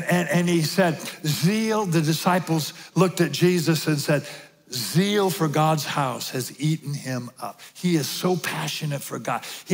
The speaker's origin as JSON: {"language": "English", "town": "Spanaway", "region": "Washington", "country": "United States", "said": "I'm from Spanaway. I'm a pothead. I live in a rehab center."}